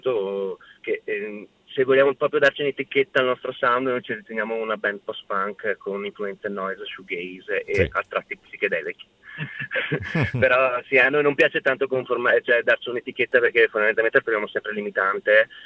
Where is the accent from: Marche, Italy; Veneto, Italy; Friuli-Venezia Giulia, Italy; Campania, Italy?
Veneto, Italy; Venice; ci siamo avuto modo di conoscerci durante un concerto qua dalle nostre parti a Venezia